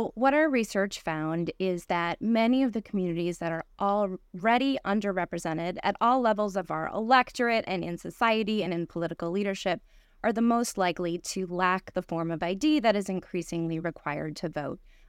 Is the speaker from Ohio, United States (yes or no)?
yes; Ohio, United States; born there; I was born in Ohio, but I go to college in Wisconsin.